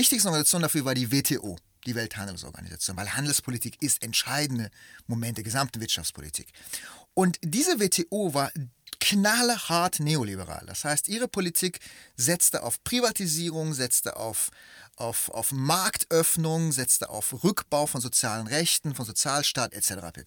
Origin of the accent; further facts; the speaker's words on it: Cologne, North Rhine-Westphalia, Germany; Ich komme aus Köln